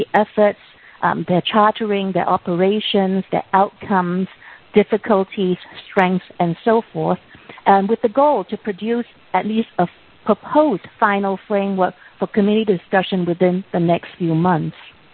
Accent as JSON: {"language": "English", "country": "Singapore", "lives_now": "United States", "said": "I'm based in the United States, working from home, although I'm originally from Singapore."}